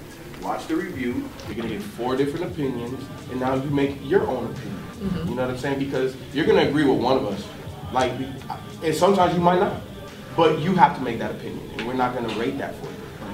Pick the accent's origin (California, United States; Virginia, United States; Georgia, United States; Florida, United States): Florida, United States; Like, I grew up in Florida, so, like, I just love that.